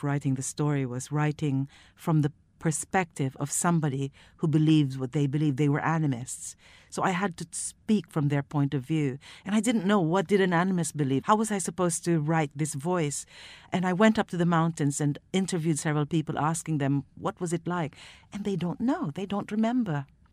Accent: Manila, Metro Manila, Philippines; But the funny thing about growing up in a place like the Philippines is there was no publishing in the Philippines when I was growing up

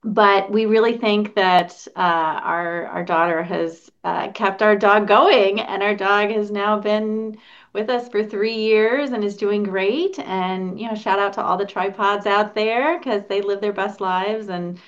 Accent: Indiana, United States; I'm married to another woman in my home state of Indiana

